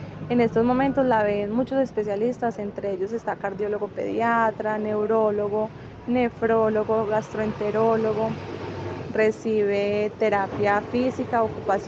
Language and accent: Spanish; Circasia, Quindío, Colombia; Nosotros somos de Circasia, Quindío.